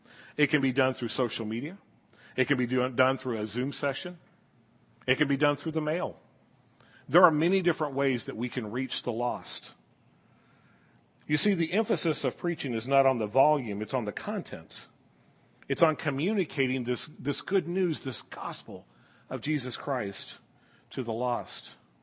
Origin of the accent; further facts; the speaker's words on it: the South, United States; I grew up in the South. Fire and brimstone sermons.